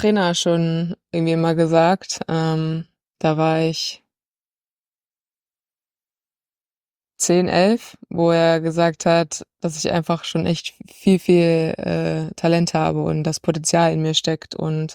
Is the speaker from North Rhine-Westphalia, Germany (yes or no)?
no; Wolfenbüttel, Lower Saxony, Germany; ich bin 25 Jahre alt und ich bin in Wolfenbüttel geboren, das ist in Niedersachsen, und bin da auch groß geworden und aufgewachsen